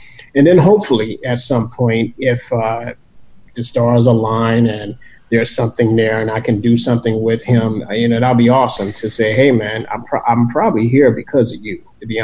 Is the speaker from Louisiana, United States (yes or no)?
yes; New Orleans, Louisiana, United States; I didn't know where it was going to lead me in life, because growing up in New Orleans, you know, and traveling, look, I enjoy seeing the world